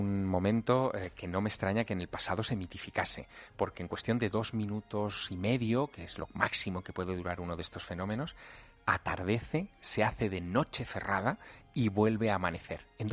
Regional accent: Teruel, Aragon, Spain; born there; yo, como tú muy bien sabes, nací en Teruel, que es una ciudad muy pequeñita.

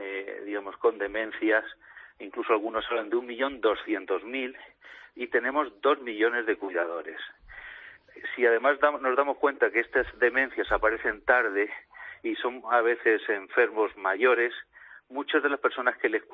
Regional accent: Spain; sobre todo en una población como la española, donde somos el segundo país del mundo con más esperanza de vida.

